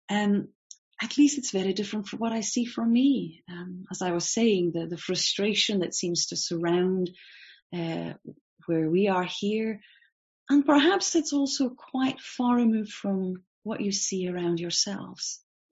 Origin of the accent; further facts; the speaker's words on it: Lithuania; I come from Lithuania. That's my home country. I was born still when it was Soviet Union, in a family of believers